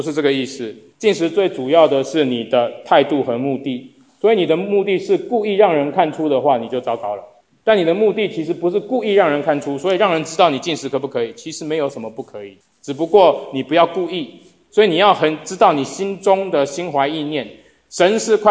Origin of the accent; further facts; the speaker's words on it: China; moved away; 很多我们从中国来的移民